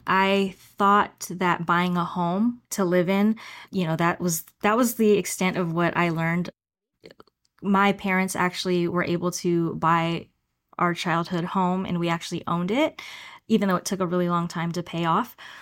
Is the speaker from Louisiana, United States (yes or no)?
no; Salinas, California, United States; I grew up in Salinas, California, went to public schools my whole life.